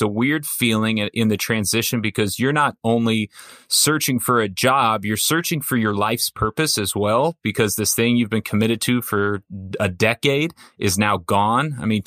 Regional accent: California, United States; I grew up in Orange County. You know, we weren't the wealthy family, but we were around it.

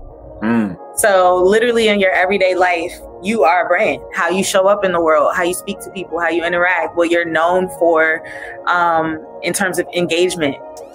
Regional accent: Washington, District of Columbia, United States; Yeah, so I grew up in Washington, D.C., Northwest to be exact. Uptown girls do the best.

